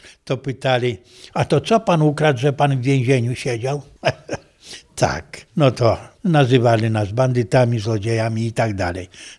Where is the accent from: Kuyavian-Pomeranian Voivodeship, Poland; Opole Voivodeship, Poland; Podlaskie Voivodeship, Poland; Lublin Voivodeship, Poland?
Lublin Voivodeship, Poland; Urzędów; Ja pochodzę z Urzędowa. Urzędów kiedyś był nazwany Londynem.